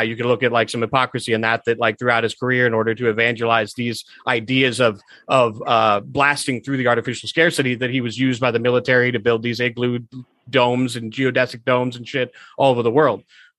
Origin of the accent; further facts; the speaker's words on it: Washington, District of Columbia, United States; I was raised in the Washington, D.C. area, but like my family came from like rural middle America where they were like farmers